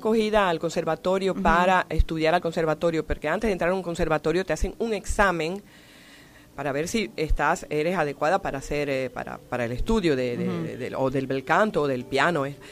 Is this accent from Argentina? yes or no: no; Panama; moved away; cuando yo me fui de aquí, de Panamá, no existía nada de eso